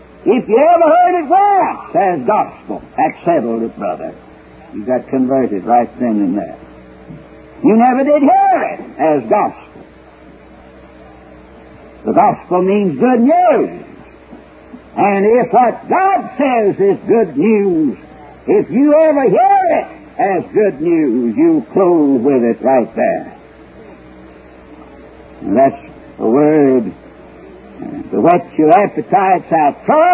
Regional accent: Alabama, United States; I'm an Alabaman by birth. I was born and raised in Alabama. So I can talk about my kinfolks.

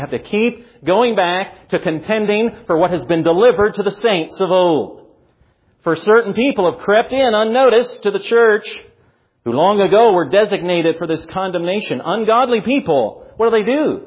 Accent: United States; Why should I, as an American, submit or be subject to anybody?

